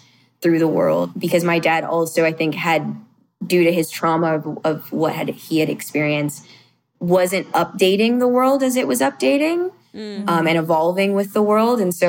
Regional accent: California, United States; also born or lived in Atlanta; Because like growing up in the Bay Area of California, like, is a very multicultural place, like a very mm-hmm. diverse place.

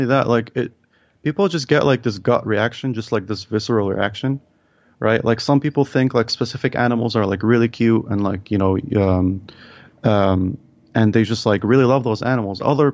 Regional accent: Egypt; You know, I was born and raised in Egypt.

